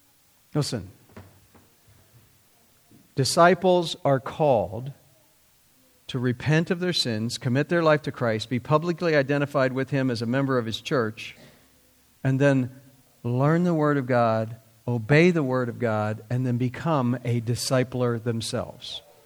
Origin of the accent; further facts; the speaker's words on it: Ohio, United States; I'm from Ohio. I'm just a short guy from Ohio. You know, where I'm from, grass grows free.